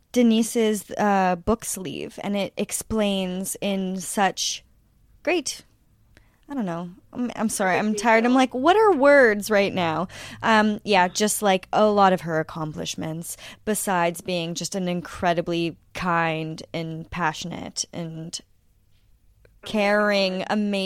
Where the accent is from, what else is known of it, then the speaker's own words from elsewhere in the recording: Ontario, Canada; I'm from Northern Ontario